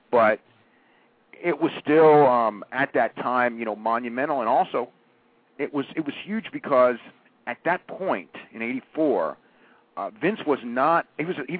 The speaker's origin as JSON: {"language": "English", "town": "San Francisco", "region": "California", "country": "United States", "tie": "born or raised there", "said": "where I grew up here in San Francisco, our wrestling died of natural causes"}